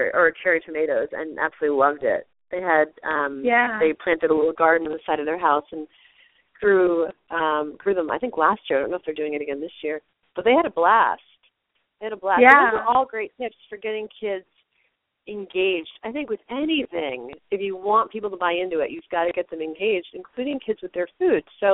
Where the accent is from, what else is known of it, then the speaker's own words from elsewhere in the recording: New York City, New York, United States; I grew up in New York City, so we had concrete everywhere.